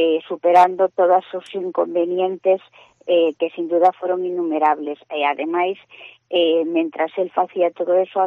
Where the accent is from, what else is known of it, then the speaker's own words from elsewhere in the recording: Portas, Galicia, Spain; Yo lo conozco porque nací en Portas, estudié en el colegio que lleva su nombre